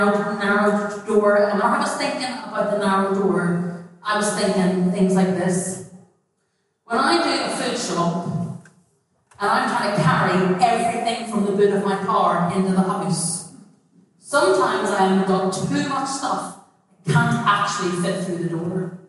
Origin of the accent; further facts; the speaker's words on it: Ireland; I come from Ireland, I come from the countryside